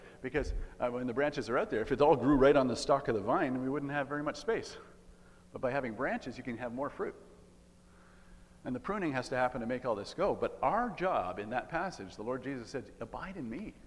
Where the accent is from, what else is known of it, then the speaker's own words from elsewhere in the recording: Sudbury, Ontario, Canada; growing up in Sudbury, we used to do a lot of cross-country skiing in the winter.